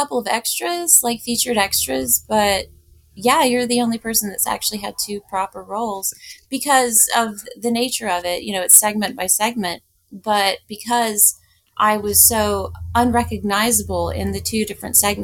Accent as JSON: {"language": "English", "town": "Atlanta", "region": "Georgia", "country": "United States", "said": "it was shot in Atlanta and I'm from Atlanta. Well, I lived there most of my life."}